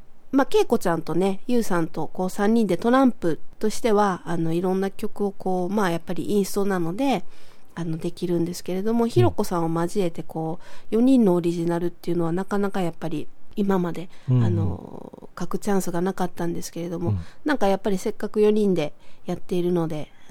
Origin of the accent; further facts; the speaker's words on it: Kobe, Hyogo, Japan; 私のふるさとであります神戸に移動しまして